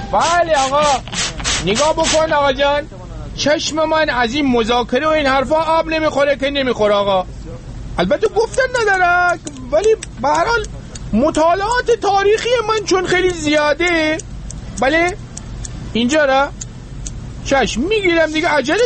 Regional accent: Rasht, Gilan, Iran; منم آرایشگرم، منم رشتیم، منم سلمانی اینجا دارم

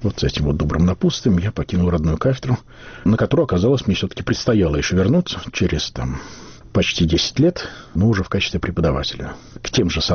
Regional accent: Belarus; я польский язык знаю, я белорус

